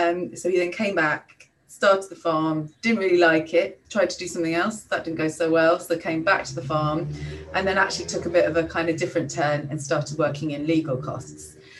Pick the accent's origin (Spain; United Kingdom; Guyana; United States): United Kingdom; South East England; I grew up in Buckinghamshire, which is in the southeast of England, which is kind of commuter countryside just outside of London, and then lived there my whole life.